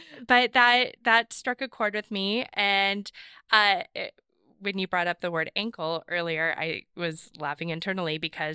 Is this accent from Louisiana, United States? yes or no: no; Portland, Oregon, United States; No, born and raised in Portland.